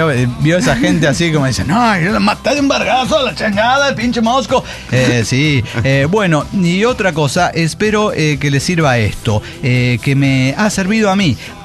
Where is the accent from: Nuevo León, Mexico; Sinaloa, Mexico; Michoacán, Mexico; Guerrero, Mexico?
Guerrero, Mexico; Acapulco; born there; Bueno, yo nací en Acapulco, Guerrero, México.